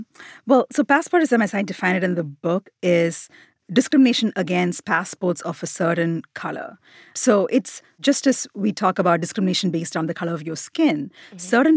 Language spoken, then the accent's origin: English; India; I still feel I am very much Indian. India is the country where I feel most at home, most comfortable.